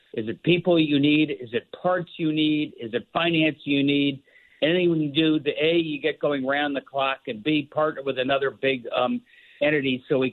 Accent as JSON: {"language": "English", "region": "Missouri", "country": "United States", "said": "I'm from the Show Me State."}